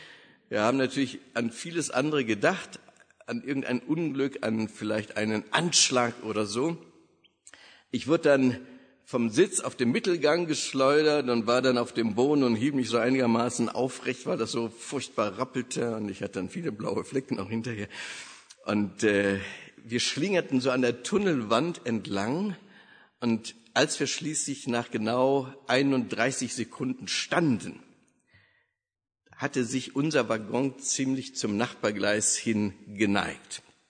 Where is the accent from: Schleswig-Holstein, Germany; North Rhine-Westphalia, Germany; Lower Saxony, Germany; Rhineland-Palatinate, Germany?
North Rhine-Westphalia, Germany; Wuppertal; born there; also born or lived in Hagen / Berlin / Hanau / Würzburg; So, ich bin geboren in Wuppertal und wir waren dann als Pastorenfamilie in Hagen, Berlin, Hanau und Würzburg, alles so größere Städte und die liebe ich auch.